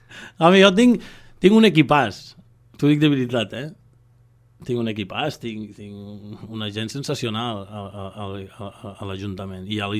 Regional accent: Catalonia, Spain; repartim en 7, que som els catalans

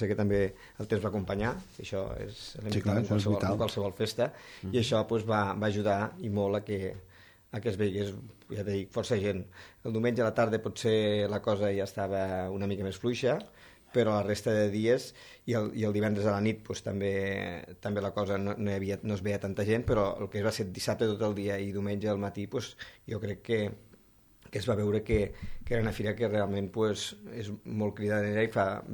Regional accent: Falset, Catalonia, Spain; quan deies, soc de Falset, bon vi a Falset, no?

